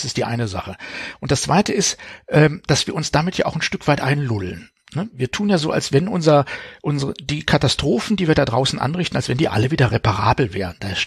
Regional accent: Baden-Württemberg, Germany; born or raised there

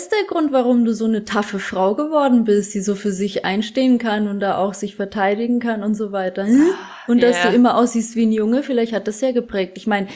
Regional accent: Bad Kissingen, Bavaria, Germany; weil es ist so tricky zu parken in Bad Kissingen, wo ich herkomme in der Stadt.

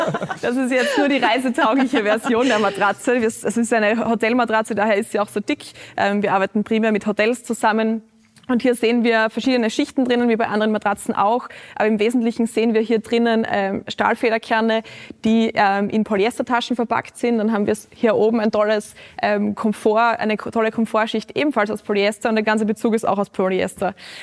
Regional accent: Styria, Austria; Ich hätte mir als kleines Mädchen in der Steiermark nie gedacht, dass ich jemals in einem Fernsehpodium sitzen darf.

